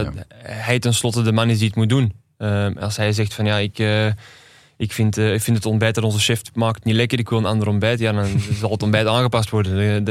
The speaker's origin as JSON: {"language": "Dutch", "town": "Amsterdam", "region": "North Holland", "country": "Netherlands", "said": "als echte Amsterdammer"}